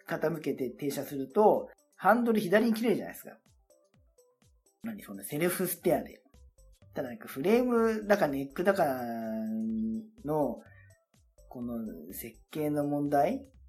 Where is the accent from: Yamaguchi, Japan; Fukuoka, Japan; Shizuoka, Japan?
Shizuoka, Japan; ナンバーが自分の地元の静岡ナンバー。